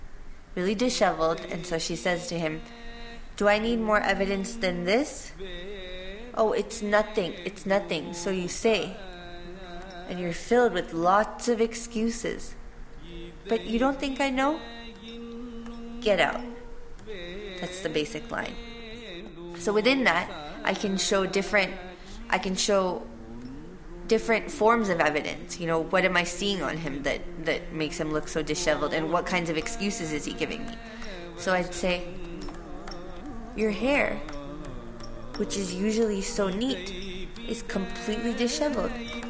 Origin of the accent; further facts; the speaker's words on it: Los Angeles, California, United States; I'm from Los Angeles. I was born and brought up here.